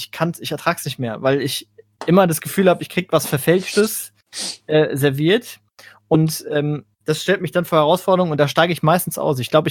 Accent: Mannheim, Baden-Württemberg, Germany; Ja, ich komme halt aus Neckarau.

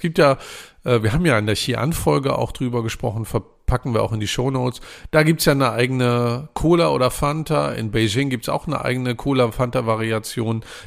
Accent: Germany; Ich als Deutscher mag gerne Kartoffeln, die 30 Minuten gekocht wurden

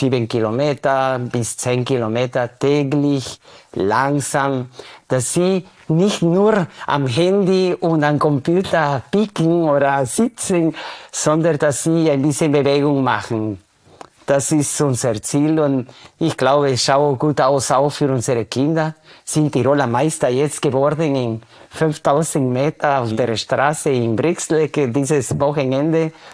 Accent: Guatemala; German is a second language; ich bin ursprünglich aus Guatemala

